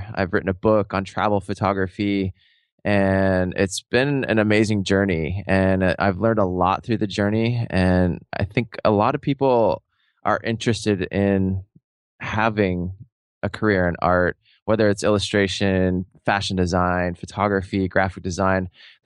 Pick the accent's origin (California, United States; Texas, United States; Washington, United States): Washington, United States; Seattle; And I grew up in Seattle. I was living in Seattle at the time.